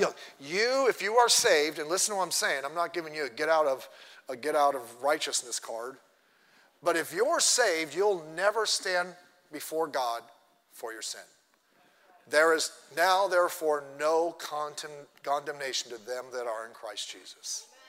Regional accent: Long Beach, California, United States; When I was a teenager, I grew up in Long Beach.

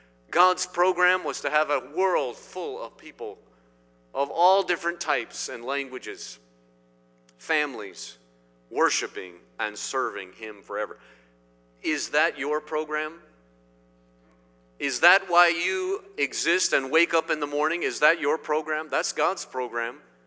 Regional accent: Indiana, United States; I grew up in Indiana. We played basketball in Indiana.

